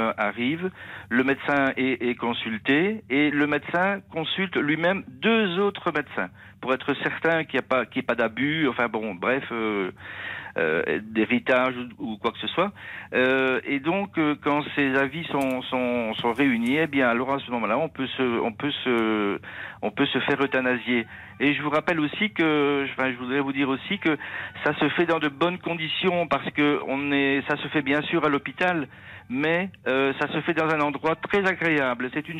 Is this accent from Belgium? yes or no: yes; Belgium; moi, en tant que Belge, j'écoute votre émission tous les jours